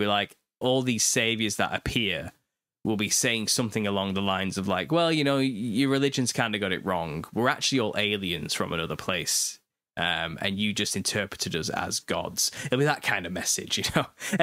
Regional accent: United Kingdom; I'm British as well.

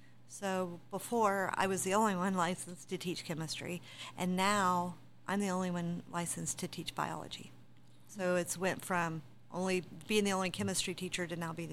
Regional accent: Pendleton, United States; I grew up in Pendleton, and I knew a lot of people that we went out on calls for

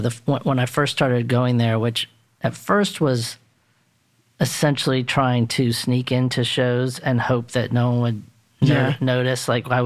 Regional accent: Durham, North Carolina, United States; also born or lived in South Florida; When my family moved to Durham in 1981, and my previous experience, which was in South Florida, was

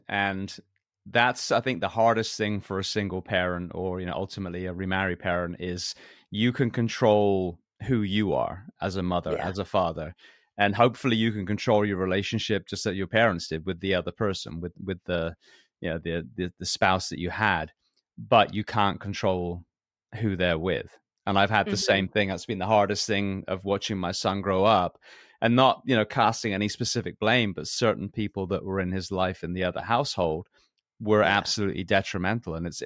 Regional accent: Bath, South West England, United Kingdom; I'm a farm boy. I grew up out just outside Bath, so I know Tamworth for the pigs.

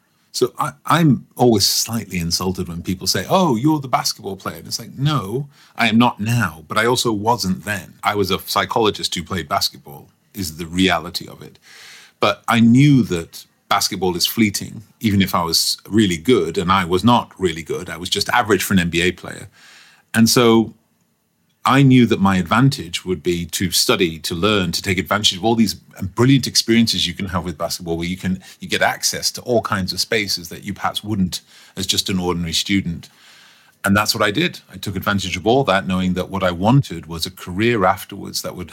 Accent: Stockport, North West England, United Kingdom; I grew up in Stockport in England, which is just a suburb. It's actually almost consumed by Greater Manchester now.

